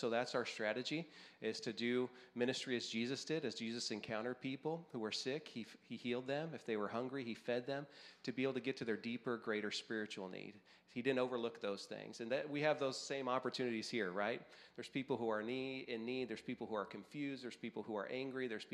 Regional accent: San Diego, California, United States; I'm from San Diego. My parents met in high school here in San Diego.

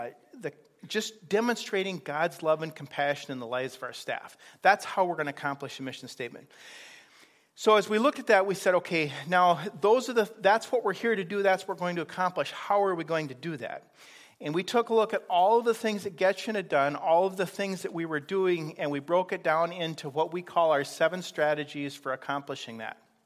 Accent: Nigeria; You have to understand, I come from Nigeria.

